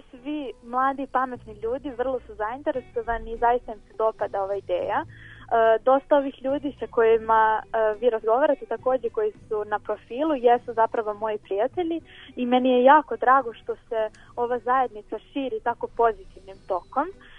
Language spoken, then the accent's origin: Serbian; Valjevo, Kolubara District, Serbia; u mom rodnom gradu Valjevo koji će okupiti dosta mladih ljudi